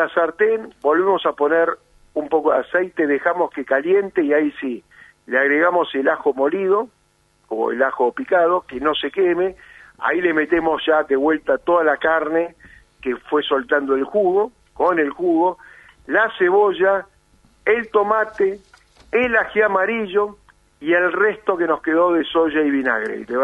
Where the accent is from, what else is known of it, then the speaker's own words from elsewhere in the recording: Transylvania, Romania; yo soy de Transilvania.